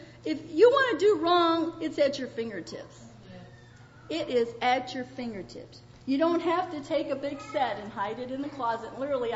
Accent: Virginia, United States; also born or lived in Michigan; And, you know, I was raised partly in Virginia and partly in Michigan.

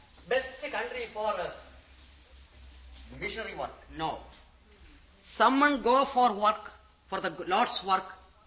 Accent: India; English is a second language; Even though I am coming from India, when I look at the churches in different parts of the world

